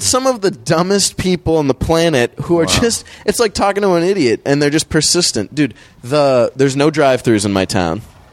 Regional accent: Massachusetts, United States; I was 5 minutes from New Hampshire. I'm not a city person at all.

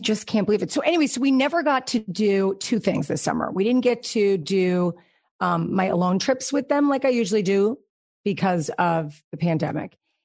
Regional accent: New York, United States; accent: New York; every time I'm with someone from New York, my accent gets decidedly worse. So there you go. But it started me thinking about New York and where I'm from and all

